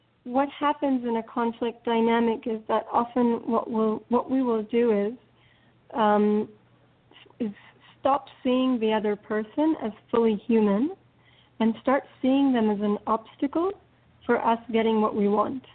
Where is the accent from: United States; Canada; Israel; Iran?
Israel; So I'm originally from Israel. I'm Israeli.